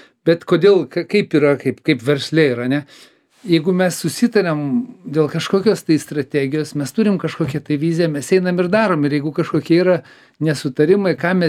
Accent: Klaipėda, Klaipėda County, Lithuania; born there; moved away as an adult; now in Vilnius, Lithuania; Aš irgi gimiau Klaipėdą, išvažiavau į studijuoti universitetą ir į Vilniaus gyventi

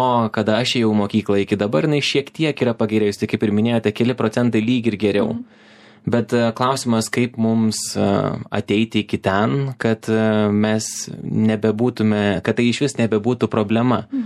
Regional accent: Kaunas, Kaunas County, Lithuania; Aš gimiau Kaune ir 12 metų tenais mokiausi

